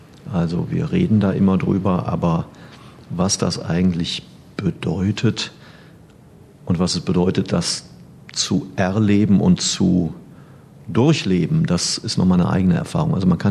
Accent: Cologne, North Rhine-Westphalia, Germany; now in Hamburg, Germany; Ich komme ja selber aus Köln und kann von daher ein bisschen beurteilen, wie die Entwicklung dort läuft.

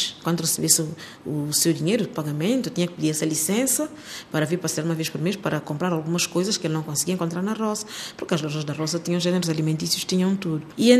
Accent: São Tomé & Príncipe; Por isso é que eu digo que eu sou São Tomense

